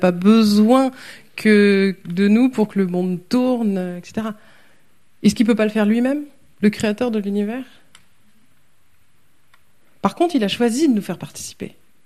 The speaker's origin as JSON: {"language": "French", "country": "France", "said": "peut-être parfois plus en tant que Français aussi, parce qu'on est les meilleurs"}